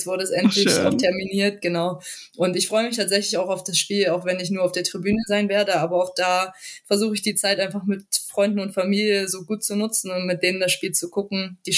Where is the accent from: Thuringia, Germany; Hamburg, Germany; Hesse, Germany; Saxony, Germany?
Thuringia, Germany; Jena; vor allem in Jena, in meiner alten Heimat.